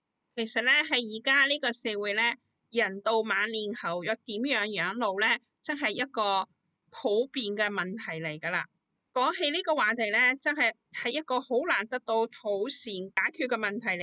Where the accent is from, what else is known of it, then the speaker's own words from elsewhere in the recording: China; 咁我谂佢哋嘅谂法咧，同我哋中国人嗰个传统思想咧就好有关系嘅。